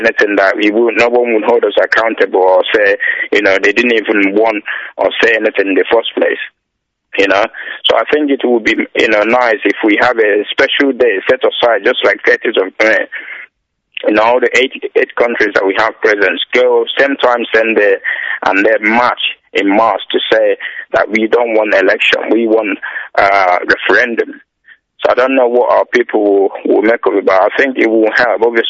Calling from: London, United Kingdom; I'm calling from London, as you said.

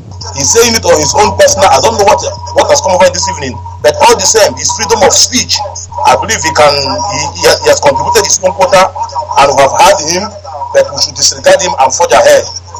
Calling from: Morocco; I'm calling from Morocco.

